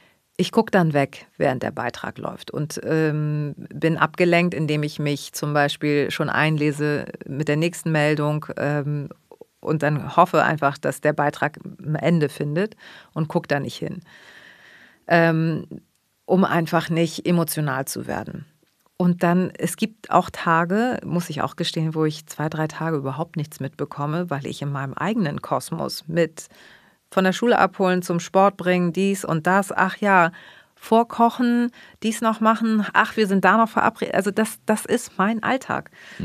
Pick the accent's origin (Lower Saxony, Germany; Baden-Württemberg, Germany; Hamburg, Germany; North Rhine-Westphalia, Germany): Hamburg, Germany; dass ich in Deutschland leben darf und liebe Deutschland. Ich liebe meinen Hamburg und das ist meine Heimat.